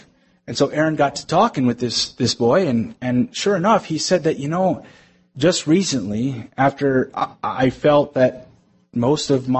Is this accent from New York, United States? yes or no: yes; New York, United States; And so I said, I'm from New York.